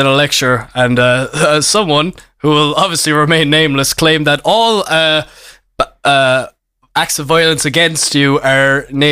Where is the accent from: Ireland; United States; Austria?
Ireland; Glanmire, Munster; Growing up in Glanmire, I'd say there is a few wars around the place, all right.